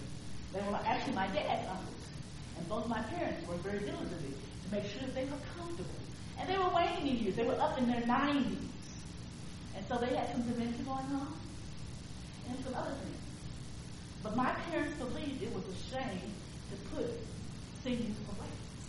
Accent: East St. Louis, Illinois, United States; I'm a Midwesterner. I was born and raised in St. Louis. I grew up in East St. Louis, Illinois, went to college in Illinois

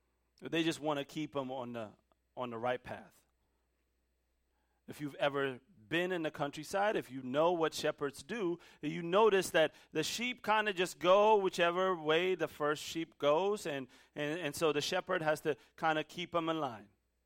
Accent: Ethiopia; But when I was younger, growing up in Ethiopia, every summer break, my dad would send me to my uncle's.

